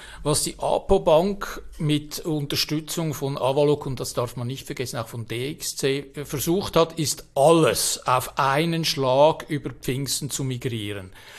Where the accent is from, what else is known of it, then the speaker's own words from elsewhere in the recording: Switzerland; Ich als Schweizer Patriot